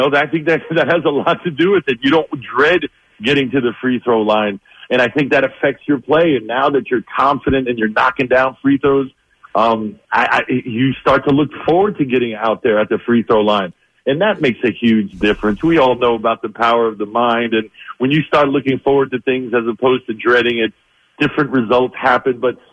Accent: New Jersey, United States; You know, we're the American dream. We come from another place and wanted a better life for themselves and their kids, and that's exactly how it went down. And I couldn't have been luckier, because in northern New Jersey, we were inundated with sports

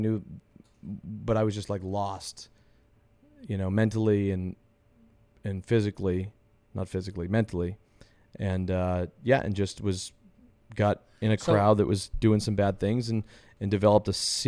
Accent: Lawrence, Massachusetts, United States; I come from Lawrence, Massachusetts. So I was born and raised lower class in Lawrence, which is an inner city in Massachusetts.

